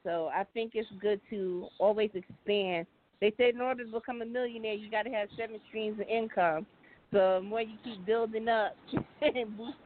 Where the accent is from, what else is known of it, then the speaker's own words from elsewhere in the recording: Brooklyn, New York, United States; Yeah, I'm from Brooklyn.